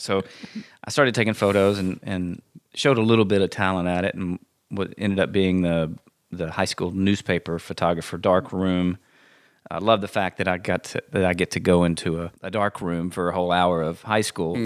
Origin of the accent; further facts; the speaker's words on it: Livingston, Texas, United States; And I'm from Livingston, just around the corner.